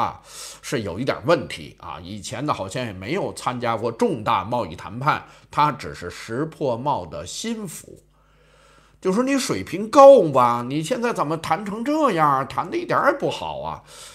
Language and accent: Chinese; Taiwan; 你是我们台湾人